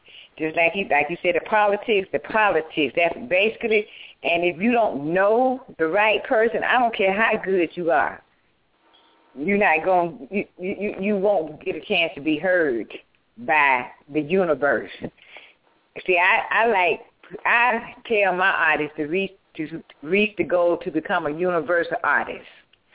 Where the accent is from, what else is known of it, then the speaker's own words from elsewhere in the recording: Tuskegee, Alabama, United States; I'm different because I'm from Alabama. I'm from Tuskegee, Alabama.